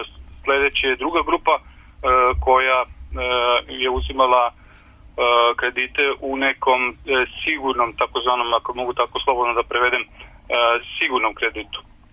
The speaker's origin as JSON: {"language": "Serbian", "country": "Serbia", "moved": "yes", "said": "Ja kao Srbin"}